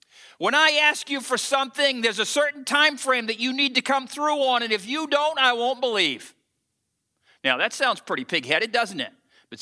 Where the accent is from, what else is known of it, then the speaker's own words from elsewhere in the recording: United States; You've got to understand, though, that for me as an American, I take a certain amount of, "I'm an American. I wave the flag.